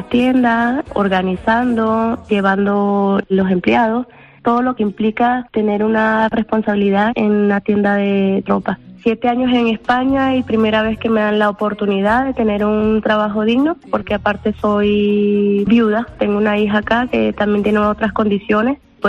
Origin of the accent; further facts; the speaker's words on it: Venezuela; Soy de Venezuela.